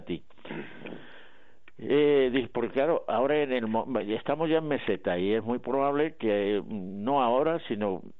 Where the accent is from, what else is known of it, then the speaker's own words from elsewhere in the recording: Madrid, Community of Madrid, Spain; yo me siento como madrileño y como español